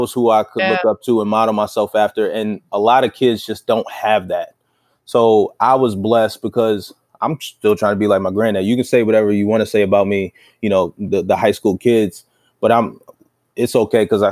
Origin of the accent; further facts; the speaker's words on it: Baltimore, Maryland, United States; I'm a kid from Baltimore.